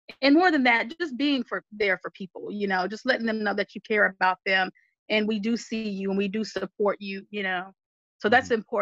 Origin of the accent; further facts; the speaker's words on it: the South, United States; a lot of people make fun of Southerners. Well, of course, there's a lot to make fun of. I'm a Southerner.